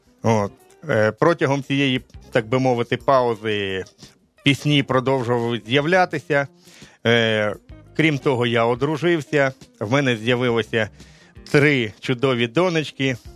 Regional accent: Poltava, Poltava Oblast, Ukraine; Презентація відбудеться в моєму рідному місті Полтаві

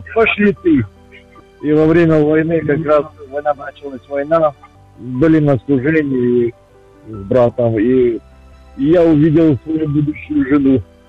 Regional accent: Kyiv, Ukraine; я з Києва.

